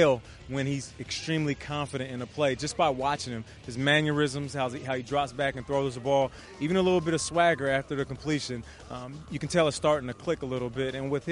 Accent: Seattle, Washington, United States; also born or lived in Detroit; You know, even though I'm from Seattle, Detroit's like my second home. 4 years I spent there.

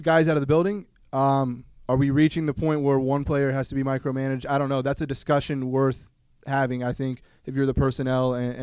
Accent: Washington, District of Columbia, United States; I'm from Washington, D.C.

